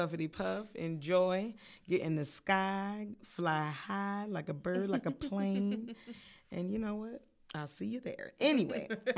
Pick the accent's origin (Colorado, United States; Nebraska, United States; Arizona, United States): Colorado, United States; I'm from Colorado, so you know it's just something